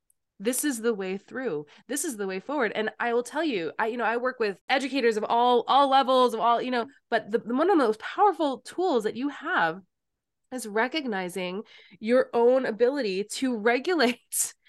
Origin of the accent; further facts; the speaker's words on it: Hewlett, New York, United States; So I grew up in Hewlett. I went to Hewlet